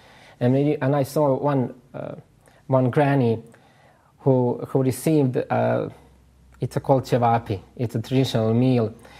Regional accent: Kozarska Dubica, Republika Srpska, Bosnia & Herzegovina; people in Bosnia, even now, they don't have luxury of these things. And even tonight, last night, in my hometown, Dubica, the Bosniaks came to, they are called povratnici.

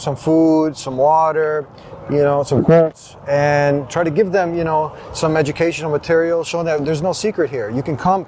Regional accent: United States; because me also as an American, I love my country.

